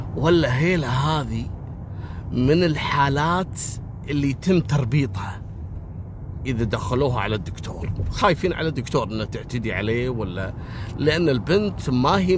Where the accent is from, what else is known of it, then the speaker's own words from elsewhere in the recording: Al Ahmadi Governorate, Kuwait; بجهة الأحمدي عندنا في الكويت قريبة من الحدود المملكة العربية السعودية من اتجاه الخفجي